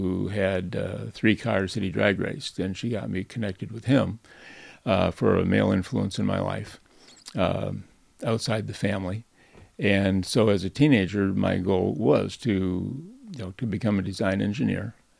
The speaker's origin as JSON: {"language": "English", "town": "Watkins Glen", "region": "New York", "country": "United States", "tie": "born or raised there", "said": "We grew up near Watkins Glen, New York."}